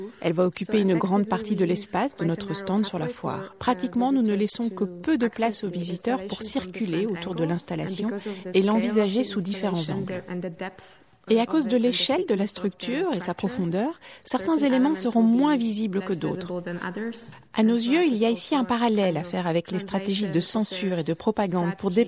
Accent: Poland; Je travaille principalement en Belgique et aux Pays-Bas. Je suis originaire de Pologne.

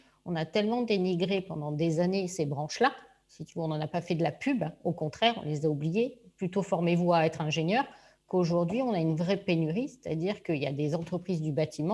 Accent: Bordeaux, Nouvelle-Aquitaine, France; nous on est bordelais depuis longtemps, on a bien vu les évolutions.

